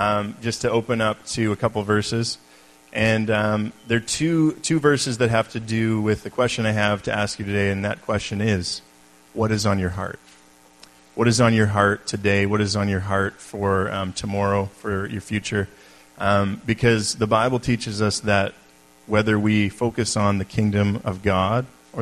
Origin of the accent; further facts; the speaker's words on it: Alberta, Canada; now in Merville, Canada; We're from Merville. I grew up in Alberta. We moved to Black Creek about 5 years ago and recently moved to Merville.